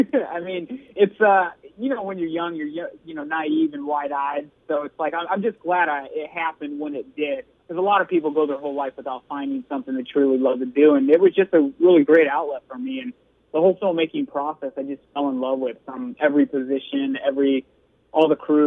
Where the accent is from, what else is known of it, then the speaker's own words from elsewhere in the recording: Goshen, Indiana, United States; born there; also born or lived in Chicago; now in Los Angeles, United States; Yeah, I was born in Goshen, Indiana, you know, right around South Bend there.